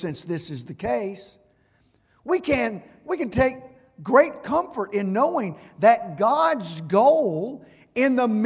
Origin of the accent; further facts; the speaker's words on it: United States; When I say good, something is good as an American, you know the definition.